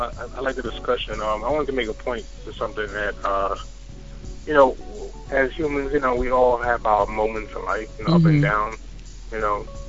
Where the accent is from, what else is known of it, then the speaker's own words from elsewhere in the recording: Brooklyn, New York, United States; now in Boston, United States; I'm calling from Boston.